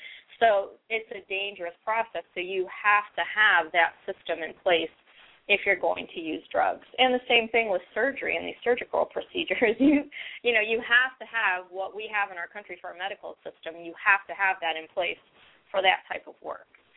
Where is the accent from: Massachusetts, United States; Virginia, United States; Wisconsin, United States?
Massachusetts, United States; Worcester; And so I grew up in Worcester, and I went to the College of Worcester